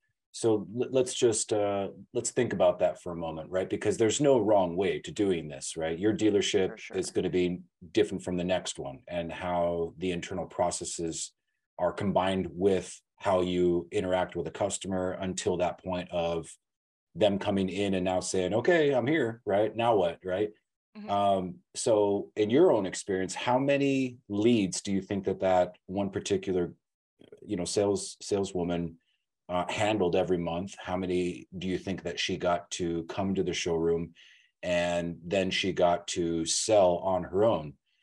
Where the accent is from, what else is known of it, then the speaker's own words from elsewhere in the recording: Arizona, United States; As a kid growing up in Arizona myself, I always looked at California as, especially SoCal